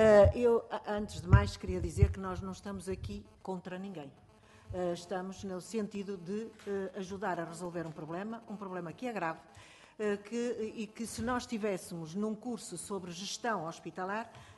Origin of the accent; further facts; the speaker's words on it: Alijó, Vila Real, Portugal; Eu sou transmontana, do distrito de Vila Real, Conselho de Aljó.